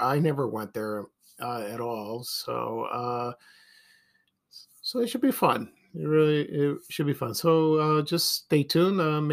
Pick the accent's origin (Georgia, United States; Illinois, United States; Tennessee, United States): Illinois, United States; Chicago; I have a lot of memories of this particular mode of transportation when I was growing up in the Ashburn neighborhood, and a lot of people also who lived around my neighborhood did.